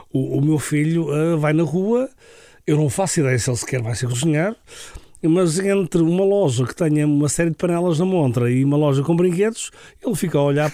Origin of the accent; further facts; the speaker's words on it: Seixal, Setúbal, Portugal; born there; eu sou de uma família alentejana, apesar de não ter nascido no Alentejo, e toda a gente acha que eu nasci no Alentejo, mas não, eu nasci num concelho muito perto daqui